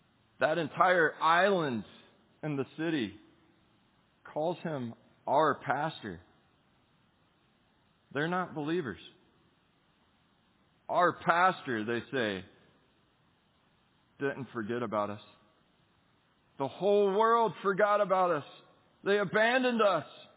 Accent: United States; And as an American, they wouldn't let me further on.

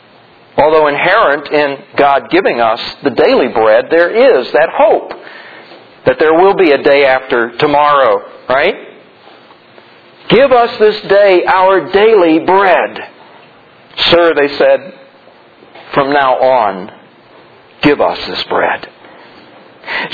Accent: Missouri, United States; I'm from Missouri. I was born there.

